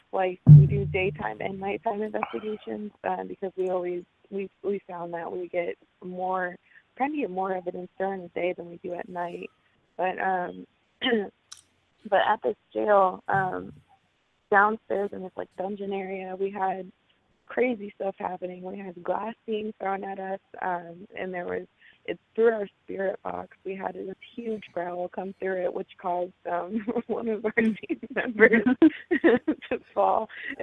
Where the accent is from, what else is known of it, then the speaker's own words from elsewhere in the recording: New York, United States; now in Indianapolis, United States; I live in Indianapolis, but I'm originally from New York.